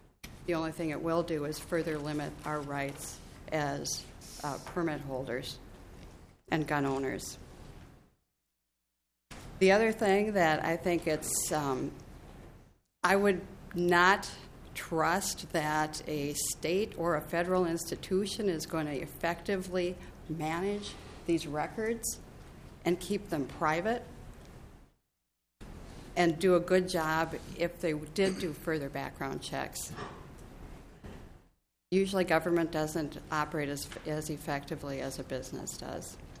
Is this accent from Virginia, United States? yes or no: no; Minnetonka, Minnesota, United States; I'm from Minnetonka, and I appreciate this opportunity to speak.